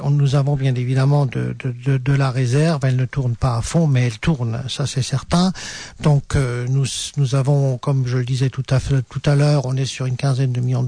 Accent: Grand Est, France; Et puis, en tant qu'Alsacien, nous exportons un peu vers la France aussi

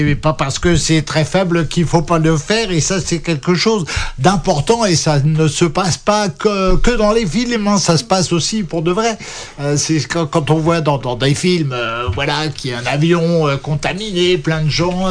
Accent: France; ici, chez nous, en France.

